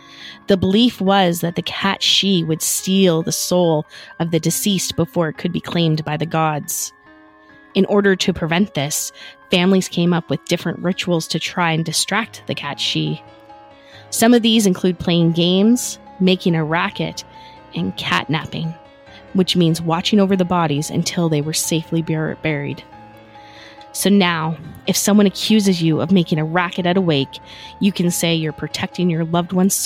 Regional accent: Scotland, United Kingdom; I'm Scottish. And so I have a lot of freckles.

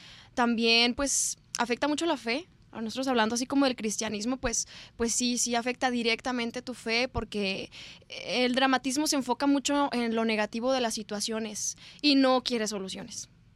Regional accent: Mexico; somos mexicanos. Crecimos con las telenovelas

